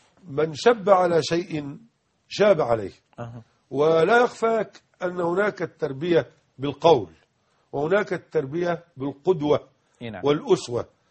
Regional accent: Egypt; القبيلة لا مختار كما نقول عندنا في مصر العمدة، العمدة على القرية كاملة

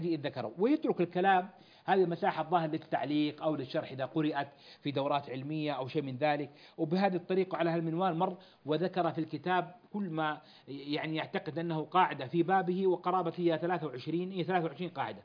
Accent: Saudi Arabia; عندنا في المملكة العربية السعودية

